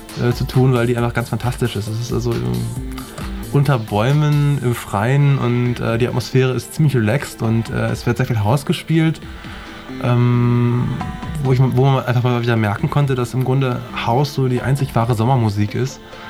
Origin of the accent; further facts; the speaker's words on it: Soltau, Lower Saxony, Germany; also born or lived in Geesthacht; now in Berlin, Germany; Geboren in Geesthacht, was trotz des Namens nicht in Holland liegt, sondern am Nordufer der Elbe. Aufgewachsen und so weiter in Soltau. in der Lüneburger Heide und dann vor 7 Jahren nach Berlin gekommen.